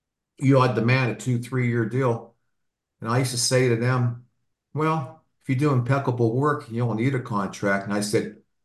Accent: Pittsburgh, Pennsylvania, United States; Plus, I'm from Pittsburgh, too, to go ahead and be able to go ahead and work for your hometown team for 28 years.

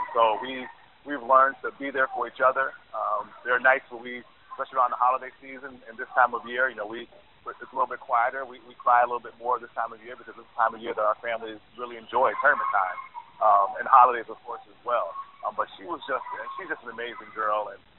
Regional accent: Youngstown, Ohio, United States; now in Mount Pleasant, United States; I'm from Youngstown, Ohio.

